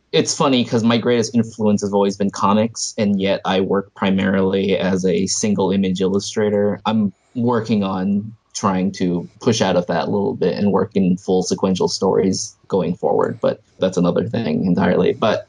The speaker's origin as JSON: {"language": "English", "region": "Bangkok", "country": "Thailand", "tie": "born or raised there", "said": "And I grew up in Bangkok in Asia. So robots were just like part of my childhood."}